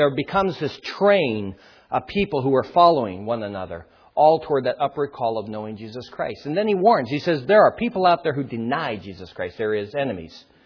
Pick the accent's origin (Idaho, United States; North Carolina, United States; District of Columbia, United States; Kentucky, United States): Idaho, United States; I think of the church that I grew up in Idaho, Lord, and the number of people who week after week would go forward to get saved again.